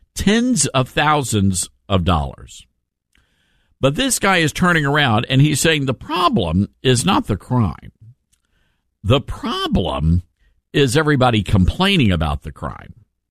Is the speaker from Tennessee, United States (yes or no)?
yes; Memphis, Tennessee, United States; Now, and if you know anything about Memphis, you know it's my hometown. I love my hometown. It's, I believe, the most beautiful city in America.